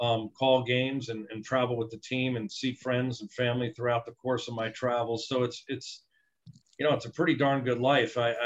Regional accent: New Jersey, United States; I'm from New Jersey, man. I'm not Gentleman John the farmer, so I'm gonna need some help.

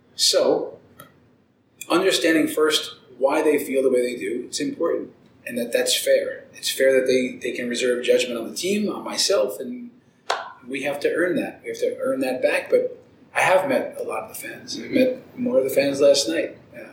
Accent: Bronx, New York, United States; born there; But I was born in the Bronx. My dad was a diehard Yankees fan.

